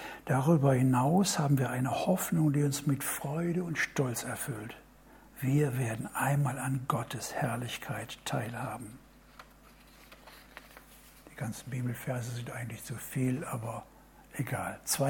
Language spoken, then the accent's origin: German; Duisburg, North Rhine-Westphalia, Germany; Bei uns in Duisburg fing eine Arbeit